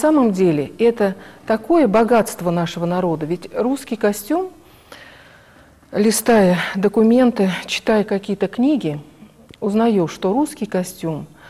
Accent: Tambov Oblast, Russia; born there; я родилась в Тамбовской области, угу. Но предки наши, казачество.

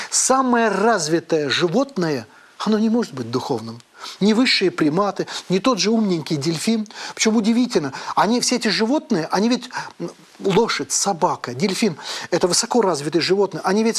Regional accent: Azerbaijan; Я азербайджанец и советский школьник

